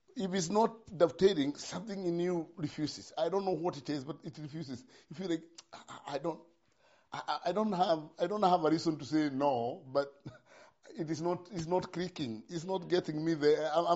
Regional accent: Kenya; I remember doing the same before I came from Kenya.

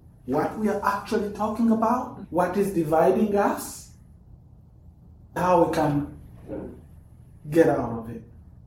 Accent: Rwanda; I come from Rwanda, we talk about being the source of the Nile.

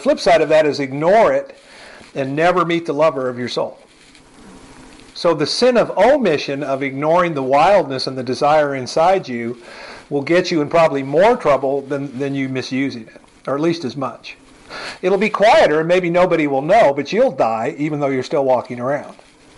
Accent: California, United States; I'm from California, too, so I like the turtles.

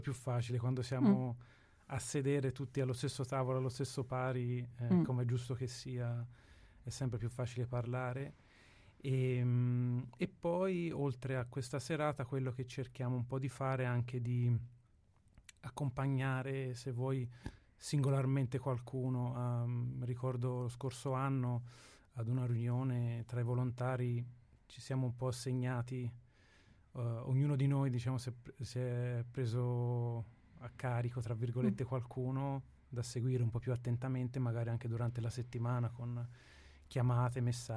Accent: Tuscany, Italy; now in Padua, Italy; Mio conterraneo, vengo dalla Toscana e abito qua a Padova da 2 anni e mezzo per lavoro

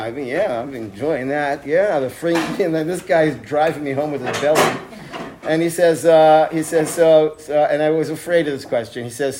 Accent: Toronto, Ontario, Canada; I'm from Toronto, Canada.

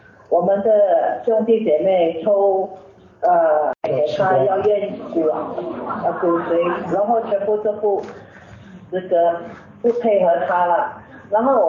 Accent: Singapore; 这个你请安，我是来自新加坡。

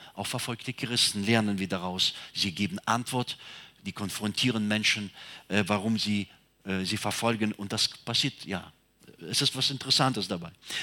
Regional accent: Siberia, Russia; Ich bin in Sibirien geboren und aufgewachsen.

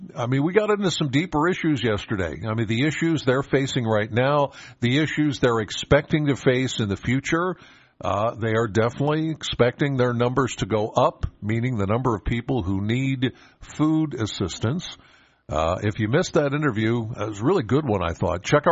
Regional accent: Penns Valley, Pennsylvania, United States; I'm from Penns Valley. He was closer out my way.

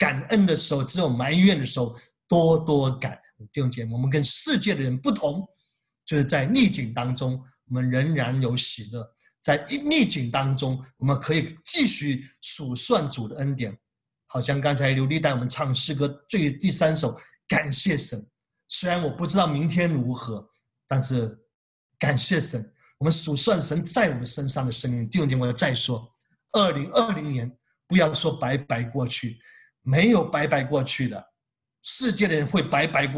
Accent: Hong Kong; 他们知道我们是香港人

